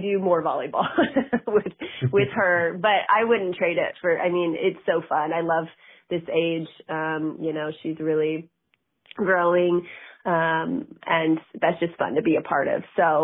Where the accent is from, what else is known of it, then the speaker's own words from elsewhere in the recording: Derby, East Midlands, United Kingdom; obviously I'm from Derby, and so just local spots